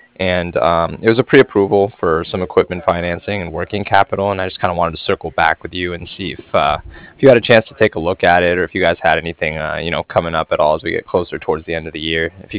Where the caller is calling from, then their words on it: Cardiff, Wales, United Kingdom; I was calling from Cardiff